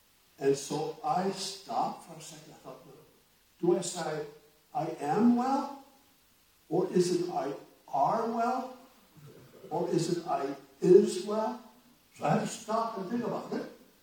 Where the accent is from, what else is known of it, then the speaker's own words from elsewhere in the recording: Faroe Islands; I grew up in the Brethren Assembly. In the Faroe Islands, there are 55,000 people. There are 30 assemblies on these islands. Some of them are small because the towns are small. And a couple of them are larger. I come from a town of about 5,500 people today, or so.